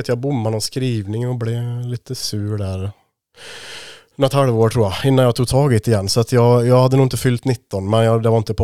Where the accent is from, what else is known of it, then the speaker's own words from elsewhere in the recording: Fågelås, Västra Götaland County, Sweden; Fågelås, uppvuxen. Vi flyttade dit när jag var 3-4 år ute i Fågelås.